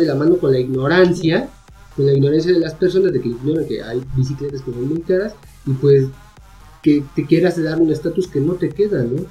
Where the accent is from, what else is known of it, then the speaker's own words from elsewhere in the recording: Mexico; yo soy de talla chica, soy un mexicano abajo del promedio